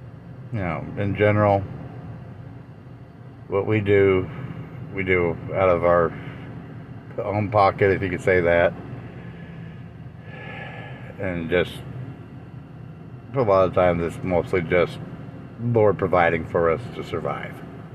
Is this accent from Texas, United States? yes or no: yes; Texas, United States; a majority of my life was growing up in Texas. You know, I lived in Texas.